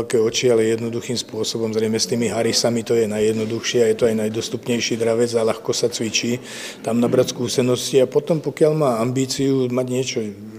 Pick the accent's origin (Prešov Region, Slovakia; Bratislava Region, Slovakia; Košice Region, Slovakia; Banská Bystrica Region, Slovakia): Banská Bystrica Region, Slovakia; Zvolen; Som zo Zvolena a sokoliarčím už vlastne od svojich 14 rokov